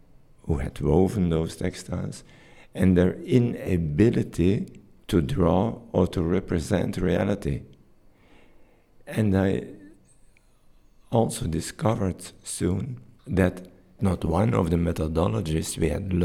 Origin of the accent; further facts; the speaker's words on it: Belgium; I'm from Belgium.